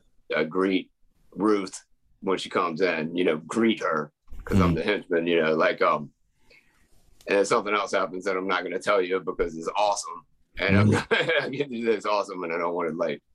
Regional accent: the South, United States; born there; accent: Southern; I mean, I can do the Southern accent, but I was born in the South.

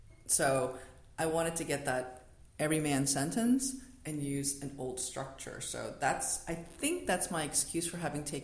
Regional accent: New York, United States; I'm from New York. Because I'm from New York and also because I'm neurotic.

